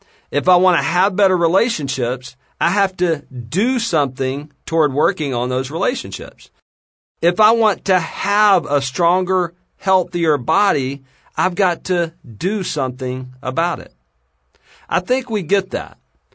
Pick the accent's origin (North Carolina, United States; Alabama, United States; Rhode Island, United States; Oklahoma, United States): Alabama, United States; Mobile; I'm originally from L.A., Lower Alabama. I grew up on welfare in Mobile, Alabama. There were seven kids crammed in a little 600-square-foot shack.